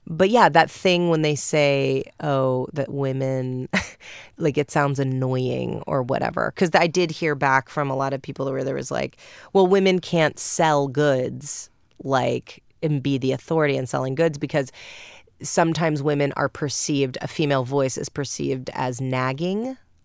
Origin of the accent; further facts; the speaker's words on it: New York, United States; I'm from New York. I don't even know why.